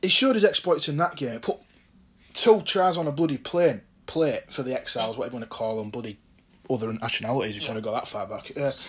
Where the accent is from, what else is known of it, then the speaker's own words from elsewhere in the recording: England, United Kingdom; because I'm English.